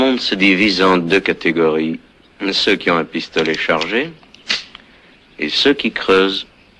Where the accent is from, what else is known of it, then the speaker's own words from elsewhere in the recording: Italy; French is a second language; moi, que je suis italien